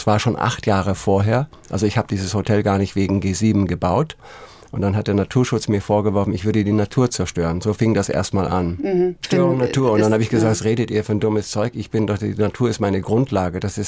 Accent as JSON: {"language": "German", "town": "Elmau", "region": "Bavaria", "country": "Germany", "tie": "born or raised there", "said": "Ich bin mit Amerikanern aufgewachsen in Elmau, in Garmisch-Partenkirchen war eine Basis."}